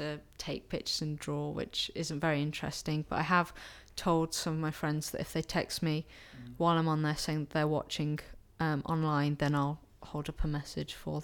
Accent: Bromsgrove, West Midlands, United Kingdom; My date of birth is the 3rd of the 11th, 1989, and I'm from Bromsgrove in Worcestershire.

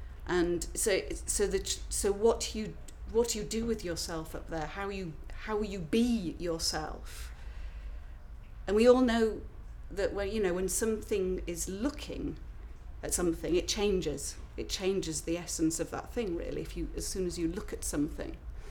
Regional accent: Hull, Yorkshire and the Humber, United Kingdom; My age is 44 and I am from Hull. I live in Hull.

